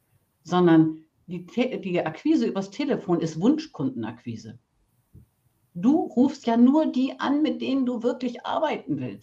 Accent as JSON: {"language": "German", "region": "Bremen", "country": "Germany", "tie": "born there", "lives_now": "Hamburg, Germany", "said": "Ich wohne in Hamburg und Hamburg ist meine Heimat, nicht die Stadt, in der ich geboren bin, aber die war nicht so weit weg. Ich bin in Bremen geboren und also ich bin immer schon Hanseatin gewesen"}